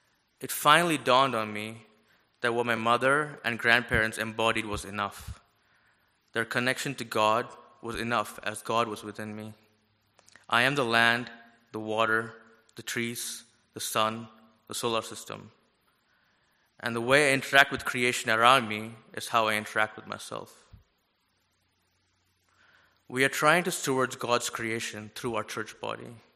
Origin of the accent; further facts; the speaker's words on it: Chennai, Tamil Nadu, India; now in United States; I grew up in South India, born and raised in one of the biggest cities in the world, in Chennai, Tamil Nadu. It is dirty, dusty, messy, and far more organic than the fake America we live in.